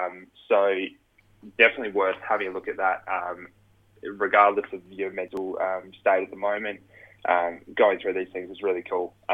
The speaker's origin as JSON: {"language": "English", "town": "Keith", "region": "Scotland", "country": "United Kingdom", "tie": "born or raised there", "said": "I've seen firsthand locally from my town that I grew up in Keith."}